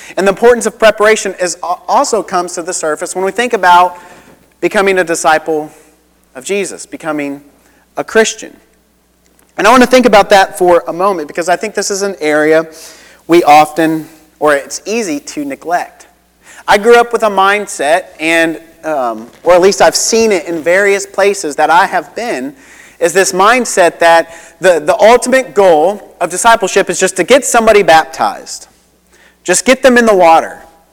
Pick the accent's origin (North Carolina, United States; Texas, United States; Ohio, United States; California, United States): Ohio, United States; in comparison to how I grew up in Ohio, where every hour my dad and I would be going out and shoveling snow